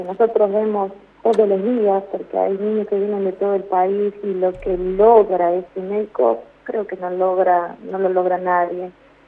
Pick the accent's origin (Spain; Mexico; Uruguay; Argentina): Argentina; Neuquén; yo vengo de Neuquén